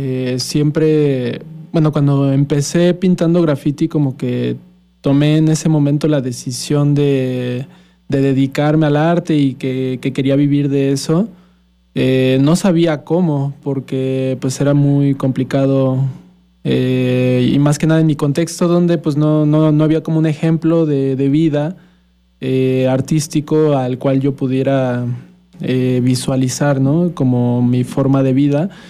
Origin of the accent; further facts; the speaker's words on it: Yautepec, Morelos, Mexico; Pues yo nací en San Carlos, específicamente en Yautepec, Morelos. Bueno, ya más específico en una unidad habitacional. Y pues ahí crecí la mayor parte de mi vida.